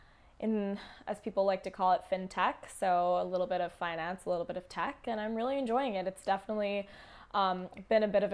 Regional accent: San Francisco, California, United States; born there; now in New York City, United States; always an interesting question when people ask me where I'm from. It's a little bit of a mixed cocktail. So I was born in San Franc

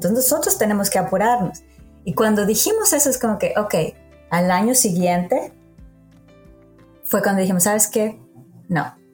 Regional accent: Mexico; sobre todo viviendo en México, porque tus escuchas no saben, pero crecí en México

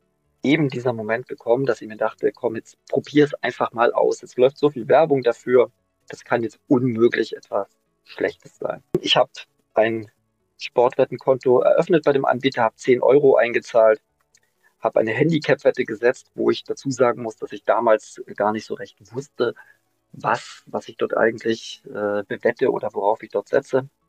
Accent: Germany; Ich bin nämlich noch in der DDR groß geworden und wir hatten ja generell nicht so viele materielle Güter

